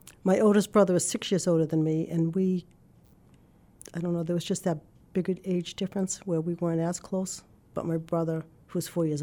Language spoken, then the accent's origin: English; Newton, Massachusetts, United States; now in Natick, United States; I grew up in Newton, Mass. My husband and I were married. We stayed in Newton for a short time, lived in Framingham for a short time, and now we're in Natick, Massachusetts.